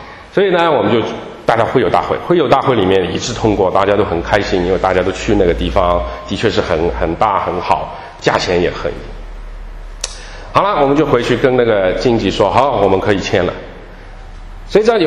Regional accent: Shanghai, China; 我们上海人说敲竹杠

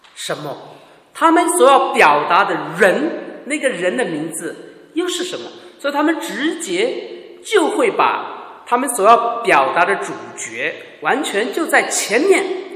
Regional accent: China; 对我们中国人来说，这个道字大概好像很靠近我们

